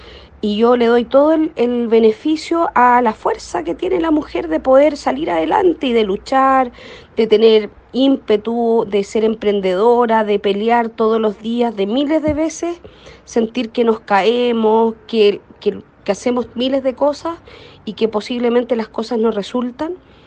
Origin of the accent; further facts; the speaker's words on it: Chile; Soy chilena, vivo en Santiago de Chile.